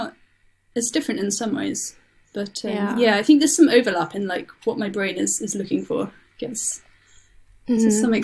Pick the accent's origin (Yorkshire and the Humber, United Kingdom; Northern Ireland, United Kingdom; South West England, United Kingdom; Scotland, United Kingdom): Yorkshire and the Humber, United Kingdom; Leeds; Oh, well, this is an easy one because Leeds is my hometown, so it has to be Leeds.